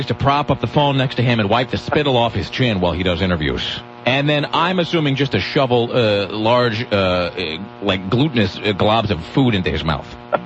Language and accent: English; United States; I'm one of those Americans that's like, many Americans cannot even find Syria on a map. I am that American.